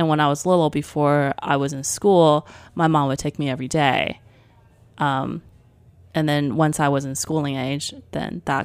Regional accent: Taipei, Taiwan; When I grew up in Taipei in the early 80s, there was not clean supermarkets.

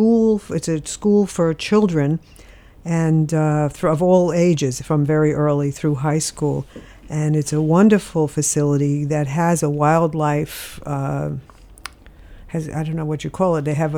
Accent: New York City, New York, United States; I grew up and born in New York and lived all my life there

